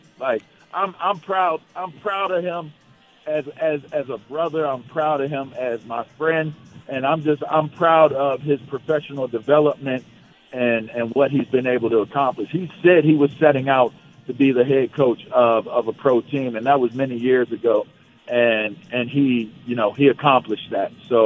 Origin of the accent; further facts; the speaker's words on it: Pittsburgh, Pennsylvania, United States; I'm from Pittsburgh, so I naturally hate the Raiders and the Cowboys.